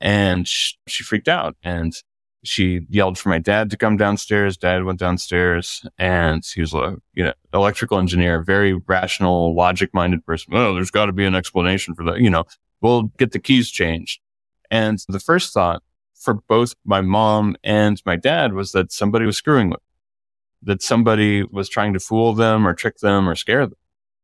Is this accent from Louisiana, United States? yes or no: no; Mishawaka, Indiana, United States; we moved from Fort Wayne to Mishawaka, this town in northern Indiana near South Bend. And we lived in an old house. It was a big house. It was larger than the home that we were in Fort Wayne.